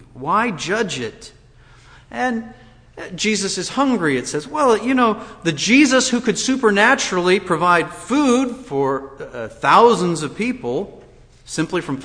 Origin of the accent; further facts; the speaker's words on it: Washington, United States; I think most of you know that I come from the Pacific Northwest, Washington State, the state that people make jokes about it.